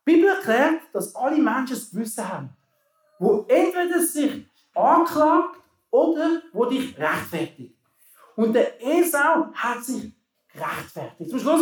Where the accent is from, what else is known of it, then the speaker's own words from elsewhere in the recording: England, United Kingdom; Also da bei uns in England essen das Zeug schon am Morgen früh, das heisst Beans und Toast.